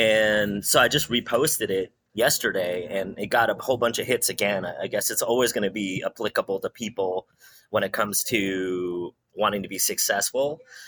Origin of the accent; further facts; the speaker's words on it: San Francisco, California, United States; So I was born in San Francisco, born and raised, and I stayed in San Francisco even all the way through till now.